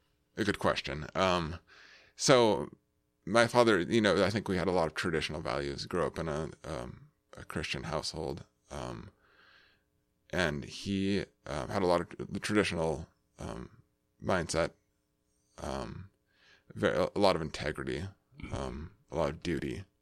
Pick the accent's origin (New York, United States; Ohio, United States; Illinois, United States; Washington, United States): Washington, United States; Richland; born there; So I was born in Eastern Washington, in the Tri-Cities, Richland, more specifically.